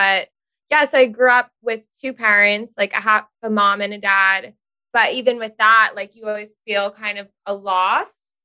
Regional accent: Rockland, New York, United States; Well, I grew up in Rockland. Mm. So not technically the city, but my family's all from Manhattan.

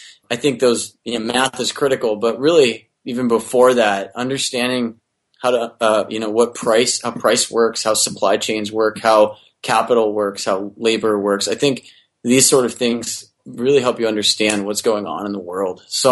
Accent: Pacific Northwest, United States; I grew up in the Pacific Northwest.

